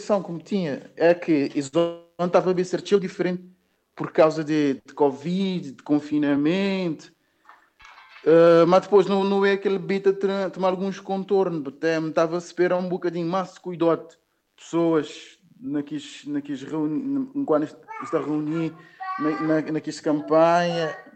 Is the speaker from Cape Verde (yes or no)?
yes; São Nicolau, Cape Verde; now in São Vicente, Cape Verde; é um mocinho de San Nicolau, nascido e criado na San Nicolau, entre Tarrafal e Estancha. Minha família é de Tarrafal, mas eu vivi durante um tempo na escola, na Estancha. Depois eu mudei para São Vicente